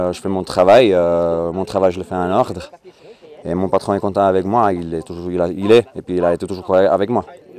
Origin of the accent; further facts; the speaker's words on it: Slovakia; je viens de Slovaquie. Depuis 4 ans, je suis un ouvrier agricole.